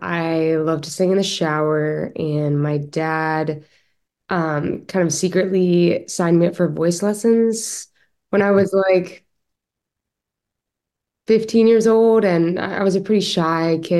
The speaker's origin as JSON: {"language": "English", "region": "Virginia", "country": "United States", "tie": "born or raised there", "also_born_or_lived": "Reston", "said": "I was born in Reston, Virginia, and raised in Northern Virginia, and still live in Northern Virginia, so..."}